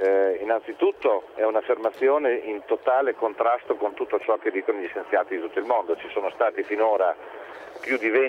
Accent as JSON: {"language": "Italian", "town": "Bologna", "region": "Emilia-Romagna", "country": "Italy", "said": "racconterò da buon bolognese una storia molto simpatica"}